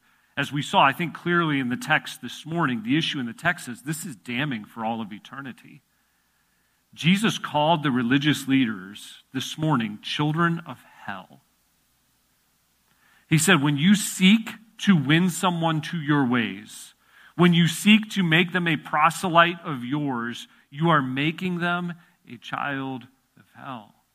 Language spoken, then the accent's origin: English; Illinois, United States; I grew up in Illinois, just southwest of Chicago, but we traveled to Wisconsin for a youth conclave that they would have in Wisconsin.